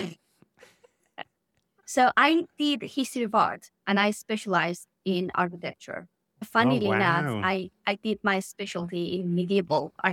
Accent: Spain; As probably my accent gives away, I grew up in Spain and I studied there.

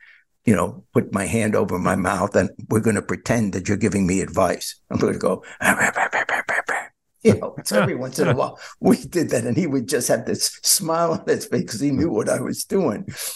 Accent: New York, United States; Yeah, but I was raised in New York, so I did.

